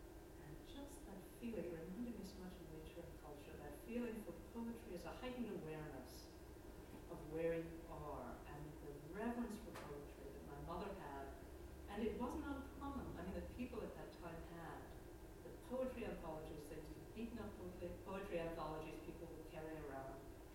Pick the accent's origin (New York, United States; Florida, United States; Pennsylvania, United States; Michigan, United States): New York, United States; I was from the Figure Lakes, just south of Lake Ontario.